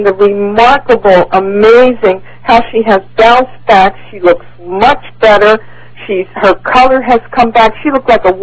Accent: Santa Ana, California, United States; I'm from Santa Ana, California.

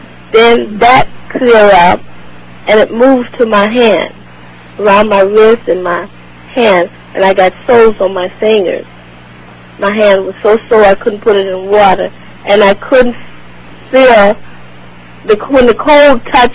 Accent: Montgomery, Alabama, United States; now in Los Angeles, United States; Oh, I'm from Montgomery, Alabama.

